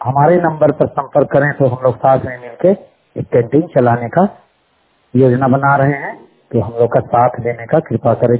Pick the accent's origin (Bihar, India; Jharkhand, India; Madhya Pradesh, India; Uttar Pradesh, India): Jharkhand, India; मैं झारखंड राज्य जिला गुमला बच्चा डिवीजन का निवासी हूँ।